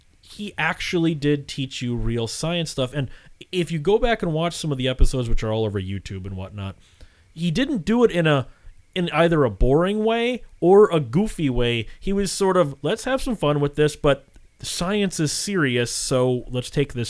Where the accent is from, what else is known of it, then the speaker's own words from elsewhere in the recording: Wisconsin, United States; And see, I'm from Wisconsin, liberal state. We're a blue state, and we did that stuff.